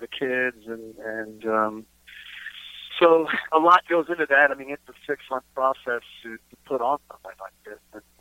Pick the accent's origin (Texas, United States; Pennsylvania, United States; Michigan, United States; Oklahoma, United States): Texas, United States; We're trying to be more than that and go outward from Texas and show who we are, because we are from Texas what we sing and play and write.